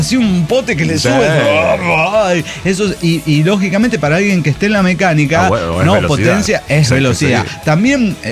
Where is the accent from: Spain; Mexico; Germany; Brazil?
Mexico; Guadalajara, Jalisco; Pero soy la enfermera tapatía.